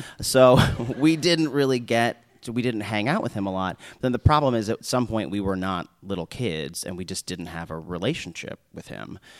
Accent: Omaha, Nebraska, United States; now in New York, United States; Yeah, I think that I grew up in Omaha, Nebraska

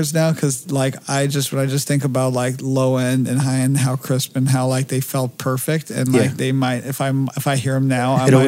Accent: Los Angeles, California, United States; I grew up what they call it, the slums of Beverly Hills.

